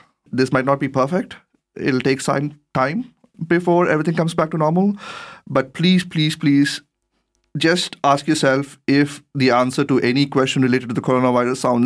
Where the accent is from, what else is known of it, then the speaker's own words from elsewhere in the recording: India; because I come from India, I know how it is there, it is very difficult to socially distance yourself because it's really, really a crowded place.